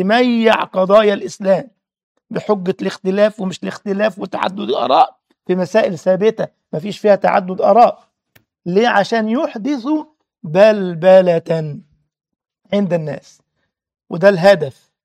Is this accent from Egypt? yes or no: yes; Egypt; لما تجد مثلا وزير خارجية أمريكا كل سنة بيروح مولد السيد البدوي عندنا في مصر